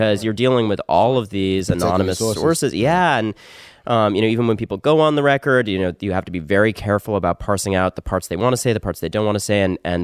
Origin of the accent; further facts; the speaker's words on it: Connecticut, United States; also born or lived in New York; I was born in New York, and then I spent my teens in Connecticut.